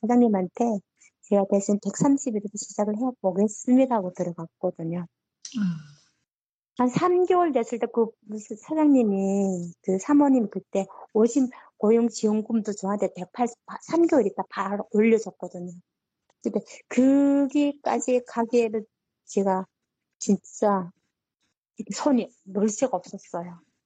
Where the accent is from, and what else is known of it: North Korea; accent: North Korean dialect; now in South Korea